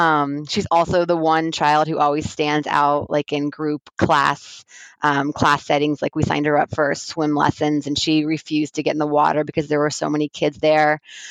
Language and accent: English; Columbus, Ohio, United States; So I live in Ohio, Columbus, Ohio, and I am from Columbus, Ohio. That's so boring.